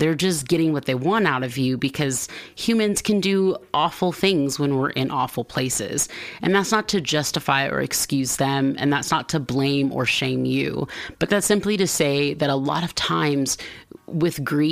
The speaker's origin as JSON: {"language": "English", "region": "the South", "country": "United States", "said": "And, you know, I'm from the South. So like people want to go hunting."}